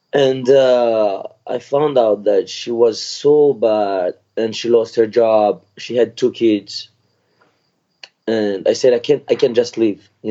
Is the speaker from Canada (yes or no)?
no; Madagascar; English is a second language; I grew up in Madagascar. My family have been in Madagascar for many generations. But I have different roots.